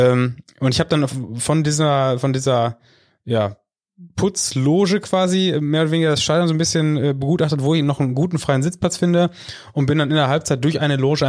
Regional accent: Dortmund, North Rhine-Westphalia, Germany; Und ich so, also Dortmund die Ecke, hab mich reingeschmuggelt

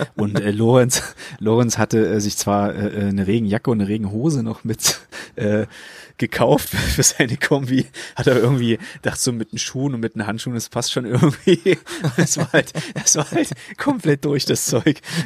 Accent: Giessen, Hesse, Germany; ich komme aus Gießen, ich musste von Gießen erstmal bis nach Frankreich da runter

